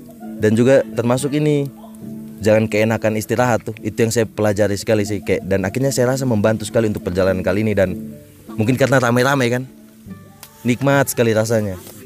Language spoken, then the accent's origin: Indonesian; East Nusa Tenggara, Indonesia; karena saya pikir saya dari NTT saya cukup kuat ya Bang